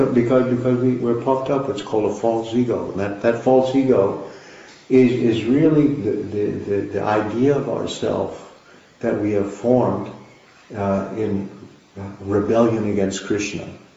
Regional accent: United States; If I was important, because I'm an American and all this stuff.

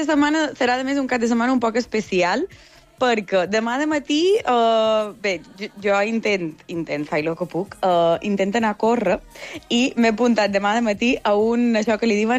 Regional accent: Sencelles, Balearic Islands, Spain; aquest cap de setmana és la fira del meu poble, de Sencelles.

